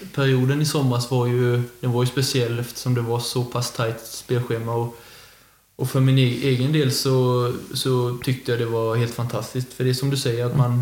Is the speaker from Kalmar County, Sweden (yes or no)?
yes; Emmaboda, Kalmar County, Sweden; Jag är uppvuxen i Emmaboda och född är väl i Kalmar på något sjukhus där.